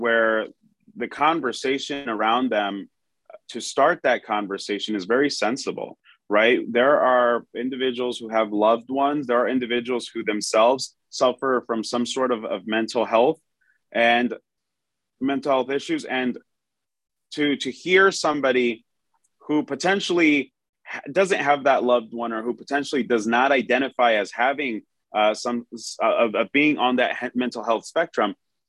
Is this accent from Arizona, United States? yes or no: yes; Maryvale, Arizona, United States; I grew up in Maryvale. And Maryvale has always been classified as, the bad part of town.